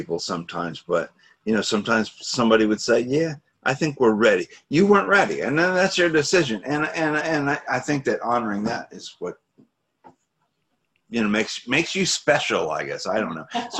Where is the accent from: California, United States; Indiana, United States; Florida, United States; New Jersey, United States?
Florida, United States; St. Petersburg; I used to tell you about how when I was growing up in St. Petersburg, the MFA was stodgy and old and not the kind of place as a kid I'd want to go.